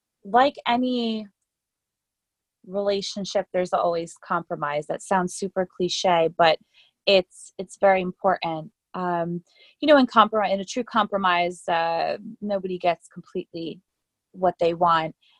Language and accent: English; New Jersey, United States; I mean, I'm from New Jersey. What's culture there? Food trucks, food trucks.